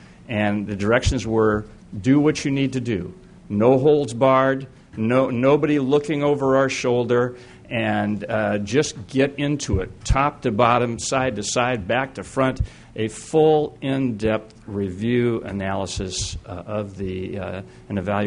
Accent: Sacramento, California, United States; And I'm really pleased to see you in Sacramento, my hometown.

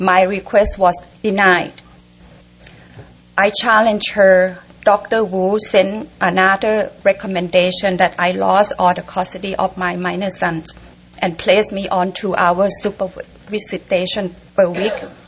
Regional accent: Thailand; English is a second language; I'm come from Thailand, and I, you know, try to express my concern, reasonable concern, in another language. … from Thailand.

